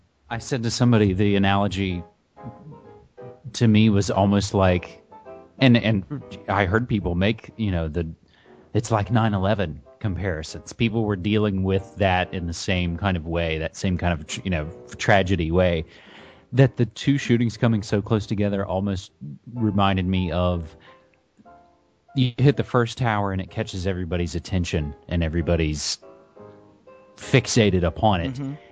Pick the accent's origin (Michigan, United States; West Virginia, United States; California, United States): West Virginia, United States; I'm from West Virginia.